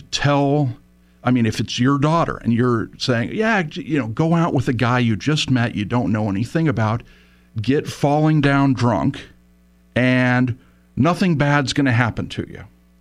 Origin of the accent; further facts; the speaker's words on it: California, United States; And then moved back down to my hometown near San Diego, worked at the North County Times there for a couple years, and then the San Diego Union Tribune for about 9 years.